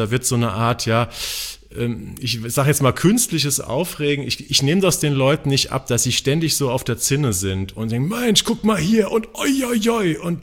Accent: Hamburg, Germany; Und wir als Hamburger Podcaster sind da natürlich auch ein bisschen stolz drauf

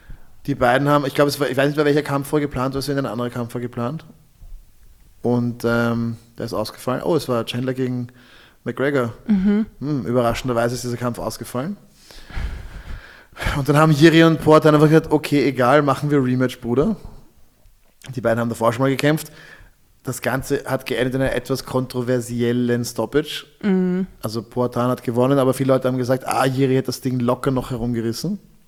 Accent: Austria; als Österreicher

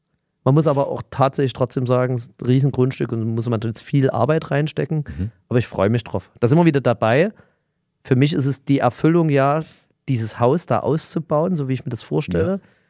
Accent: Saxony, Germany; zeig dir dann gerne Bilder vom Balkon ins Elbsandsteingebirge, da wo ich aufgewachsen bin, nur Natur

